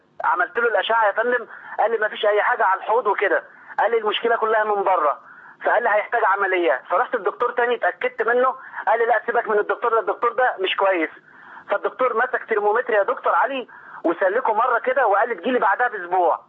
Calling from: Qatar; بكلمك من قطر.

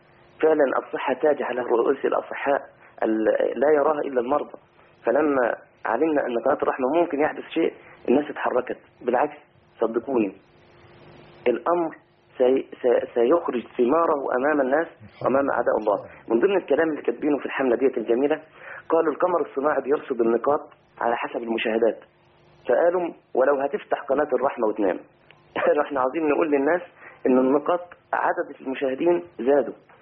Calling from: Alexandria, Alexandria Governorate, Egypt; أنا أراسلكم من الإسكندرية

